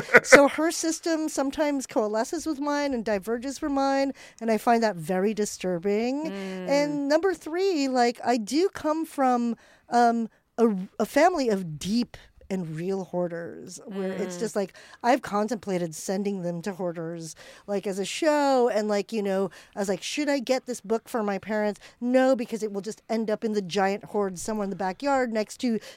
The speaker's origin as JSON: {"language": "English", "country": "Philippines", "said": "maybe I just have a reaction to Japanese colonizers because I'm Filipino."}